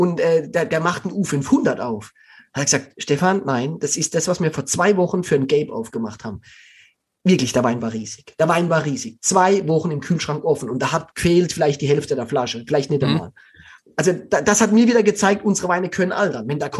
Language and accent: German; Baden-Württemberg, Germany; Ich komme aus dem Schwarzwald, ich bin da aufgewachsen.